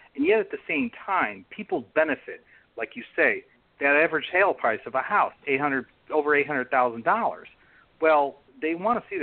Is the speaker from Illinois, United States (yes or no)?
yes; Chicago, Illinois, United States; And I come from Chicago, so I know about wide shoulders and how they improve safety